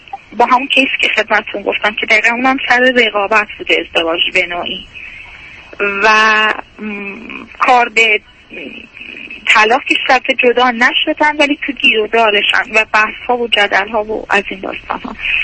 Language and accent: Persian; Isfahan, Iran; من اصفهانی هستم، ایشون هم ساکن اصفهانم، 30 سال ساکن اصفهان هستم اما اصالتا شهر دیگه ای هم مشهد.